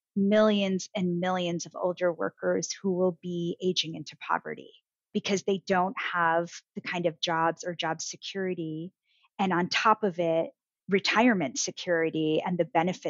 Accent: Rochester, New York, United States; Well, Ramona, you know, I grew up in Rochester, New York, Kodak City. And my family immigrated when I was, you know, just a baby. I was about a year old.

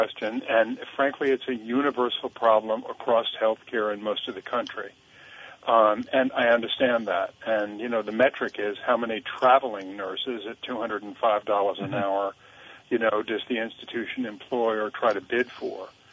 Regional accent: Morrisville, United States; I grew up in Morrisville. We had three doctors. We had the Copley Hospital.

